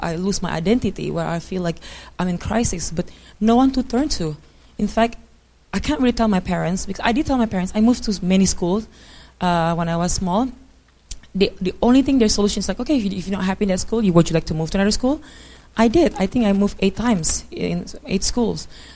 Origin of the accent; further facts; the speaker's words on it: Bali, Indonesia; I grew up in Bali, Indonesia. My father from Brazil, mom Indonesians, and I have two younger siblings.